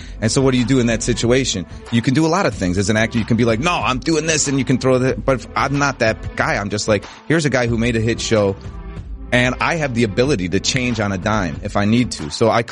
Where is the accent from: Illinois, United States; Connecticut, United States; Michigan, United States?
Illinois, United States; Chicago; Tommy is based on a lot of guys that I grew up with in Chicago.